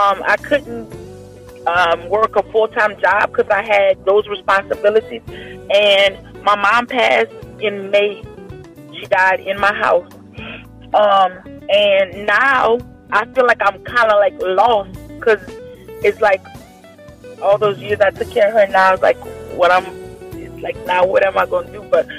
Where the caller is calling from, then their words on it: Opelousas, Louisiana, United States; Opelousas, Louisiana.